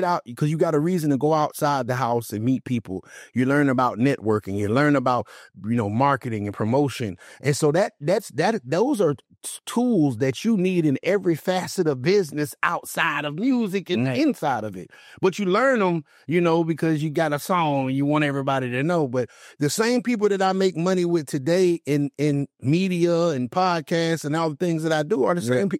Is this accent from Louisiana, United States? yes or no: no; McKinney, Virginia, United States; also born or lived in Fort Knox, Kentucky; We left like a couple of weeks after I was born, went to Virginia. So I'm from Virginia. I'm from a small town called Dinwiddie.